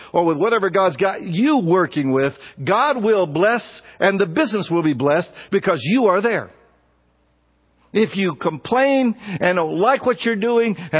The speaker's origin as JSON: {"language": "English", "country": "United States", "said": "I'm American."}